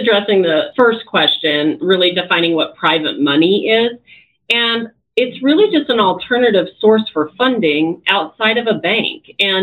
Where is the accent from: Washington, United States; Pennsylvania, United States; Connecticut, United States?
Washington, United States; Spokane; So Coeur d'Alene, Idaho is right next to Spokane, Washington. I'm originally from Spokane